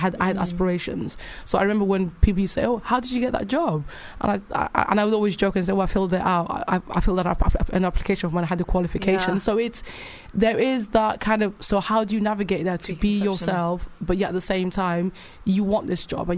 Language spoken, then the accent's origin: English; Cardiff, Wales, United Kingdom; also born or lived in Bristol; because I didn't grow up in London, I grew up in Cardiff and Bristol.